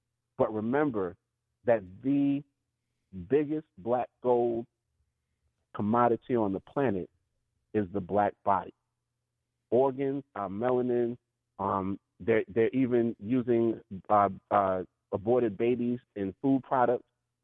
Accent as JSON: {"language": "English", "town": "Brooklyn", "region": "New York", "country": "United States", "tie": "born or raised there", "said": "And I can tell you that because I grew up in Brooklyn, right where the Jews and the West Indians or Caribbean people live"}